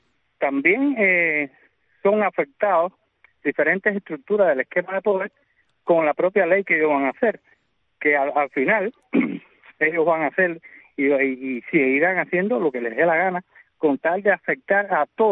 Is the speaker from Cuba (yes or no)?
yes; Cuba; lo que nos corresponde como cubanos